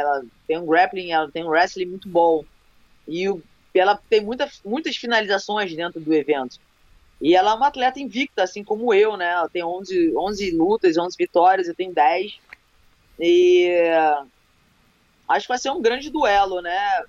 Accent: Rio de Janeiro, Brazil; Sim, sou carioca da gema. Sempre morei.

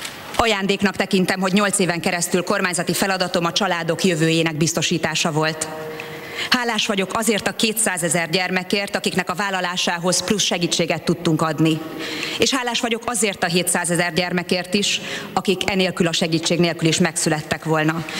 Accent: Szeged, Csongrád-Csanád, Hungary; moved away as an adult; now in Budapest, Hungary; Szegedi vagyok, akkor is a 18 éves korom óta a 11. kerületben élek.

